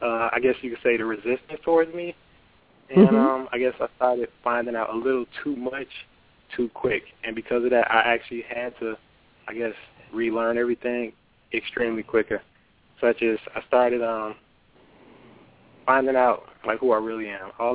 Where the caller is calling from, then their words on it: Chicago, Illinois, United States; Currently, I'm calling from Chicago, Illinois.